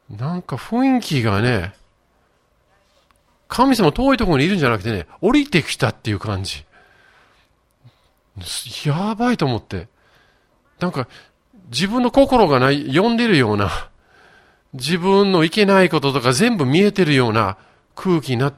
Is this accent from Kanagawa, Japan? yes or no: yes; Yokohama, Kanagawa, Japan; also born or lived in Tokyo; 東京生まれ横浜育ちで、15歳の時かな